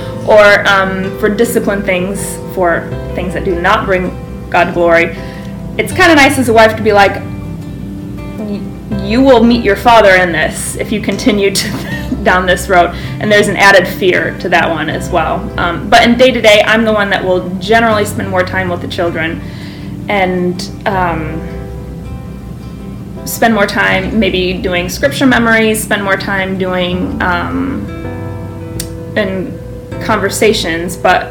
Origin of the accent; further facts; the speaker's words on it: Battle Creek, Michigan, United States; moved away as an adult; now in Bahrain; I grew up in Battle Creek, Michigan, and I currently live in the country of Bahrain with my husband Josh and our three children.